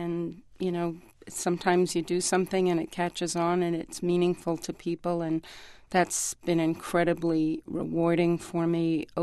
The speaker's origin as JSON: {"language": "English", "region": "New York", "country": "United States", "tie": "born or raised there", "also_born_or_lived": "California", "said": "I grew up in New York. I lived in California for about 10 years, 10 really wonderful years."}